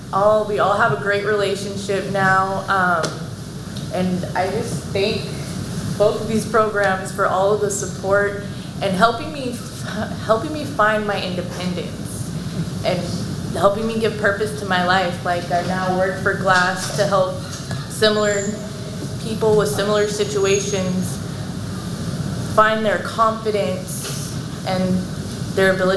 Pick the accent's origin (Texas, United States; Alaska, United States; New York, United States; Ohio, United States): Texas, United States; San Antonio; I'm from San Antonio. So I struggled down there.